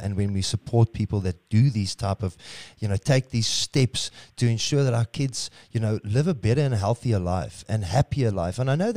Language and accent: English; South Africa; that you can't just ask for some emotional support, being South African, but product has to be good.